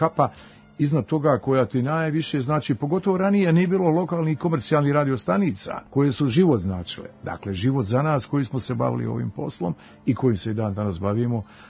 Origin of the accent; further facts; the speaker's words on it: Sarajevo, Federation of Bosnia and Herzegovina, Bosnia & Herzegovina; Mi iz Sarajeva smo dolazili tu